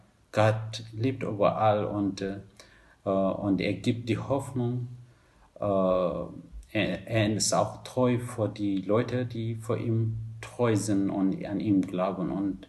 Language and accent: German; Eritrea; now in Germany; Meine letzte Krise war, als ich von meinem Heimatland Eritrea vor 5 Jahren durch die Sahara und Mittelmeer geflüchtet war